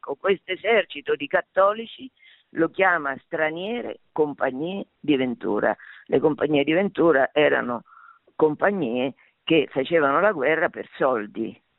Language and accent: Italian; Marche, Italy; io sono marchigiana